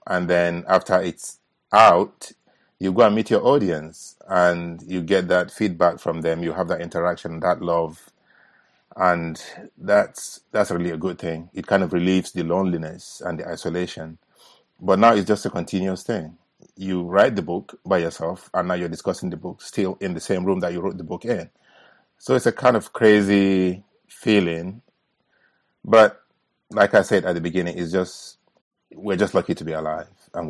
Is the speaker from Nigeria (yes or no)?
yes; Nigeria; listening to stories from my grandparents as a child growing up in Nigeria.